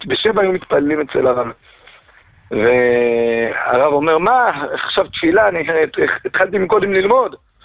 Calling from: Tel Aviv, Tel Aviv District, Israel

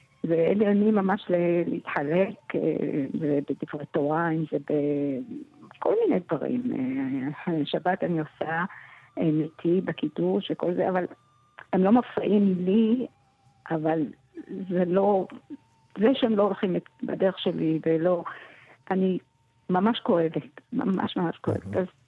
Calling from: Montreal, Quebec, Canada; אני מדברת ממונטריאול, קנדה.

